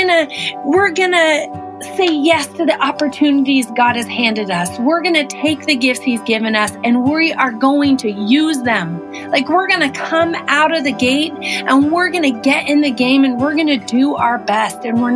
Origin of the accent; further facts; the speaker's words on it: Washington, United States; I was remembering growing up as a kid, and I grew up in Eastern Washington, and there was a ton of snow every winter